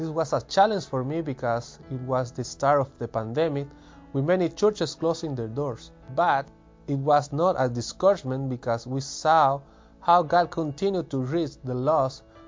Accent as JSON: {"language": "English", "country": "Bolivia", "first_language": "Spanish", "second_language": "English", "said": "Probably you can hear my accent. I am not from the United States. I am from Bolivia, and we speak Spanish."}